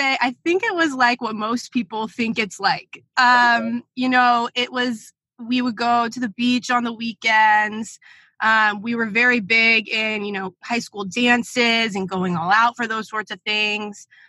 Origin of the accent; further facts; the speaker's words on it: Orange, California, United States; I grew up in the city of Orange, so I always have to say that. City of Orange in Orange, Californ